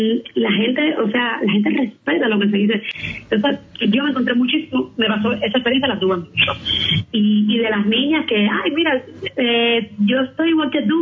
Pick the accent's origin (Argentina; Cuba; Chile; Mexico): Cuba; De cómo posesionar y también, o sea, posesionarse uno como cubano